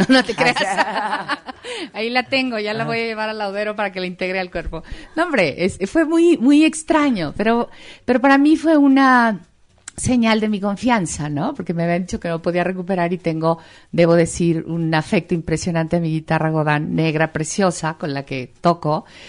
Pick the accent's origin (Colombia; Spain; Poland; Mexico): Mexico; porque soy mexicana y porque sé lo que mi país necesita.